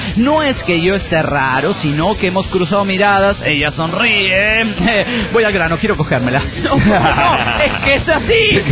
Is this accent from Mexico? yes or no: yes; Monterrey, Nuevo León, Mexico; now in Austin, United States; tengo 8 años viviendo en Austin, Texas. Llegué aquí de Monterrey, Nuevo León, México.